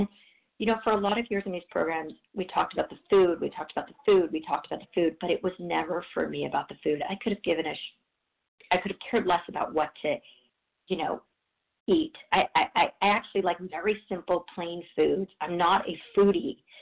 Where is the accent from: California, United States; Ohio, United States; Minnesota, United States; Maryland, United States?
California, United States; Los Angeles; from Los Angeles, recovering, getting recovered in this program.